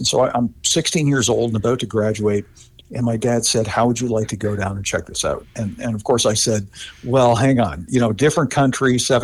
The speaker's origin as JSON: {"language": "English", "town": "Toronto", "region": "Ontario", "country": "Canada", "said": "Okay, well, I'm originally from Canada, from the Toronto area"}